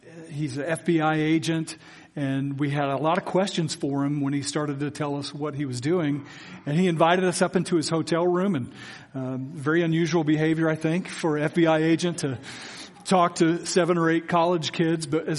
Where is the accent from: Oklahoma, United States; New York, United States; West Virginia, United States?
Oklahoma, United States; Noble; My hometown, where I grew up in elementary school, Noble, Oklahoma, we used to ride our bikes all over.